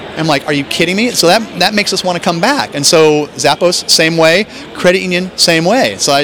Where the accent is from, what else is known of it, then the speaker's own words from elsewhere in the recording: San Diego, California, United States; I'm from there. And I'm from San Diego, so.